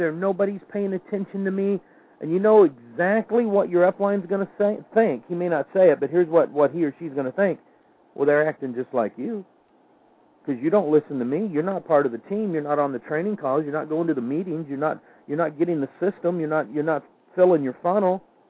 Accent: Midwest, United States; well, I grew up in the Midwest.

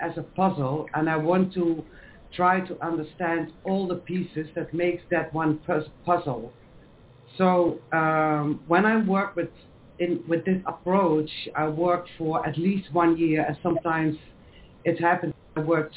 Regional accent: Netherlands; I'm from the Netherlands. I work as a volunteer in the Dutch prison system

